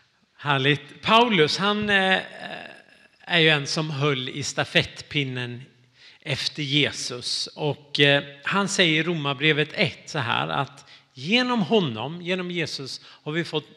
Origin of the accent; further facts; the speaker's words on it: Småland, Sweden; Och så Småland då. Jag är från Småland.